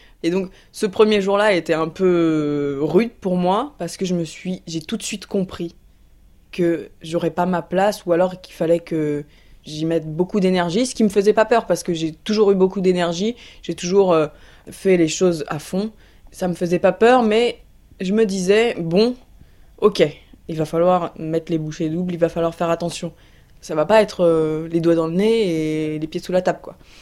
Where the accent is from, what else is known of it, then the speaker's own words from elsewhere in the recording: Bagnolet, Île-de-France, France; Donc j'ai grandi à Bagnolet, j'ai grandi dans un milieu plutôt populaire.